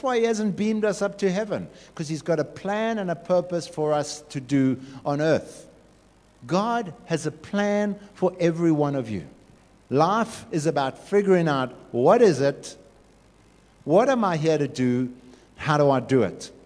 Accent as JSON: {"language": "English", "town": "Durban", "region": "KwaZulu-Natal", "country": "South Africa", "tie": "born there", "said": "I mean, I was born in Durban, of all places, on the bluff."}